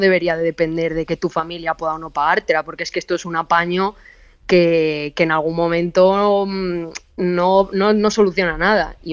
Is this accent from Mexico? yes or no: no; Ponferrada, Castile and León, Spain; lo único que espero es que no me toque volver a Ponferrada. O sea, lo siento mucho, quiero mucho mi tierra y me encanta volver momentáneamente, pero no me gustaría volverme allá a vivir, ¿no?